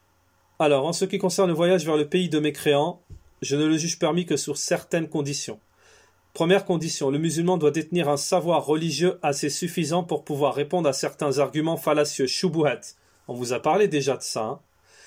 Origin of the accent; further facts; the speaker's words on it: Algeria; Ça fait 50 millions chez nous en Algérie.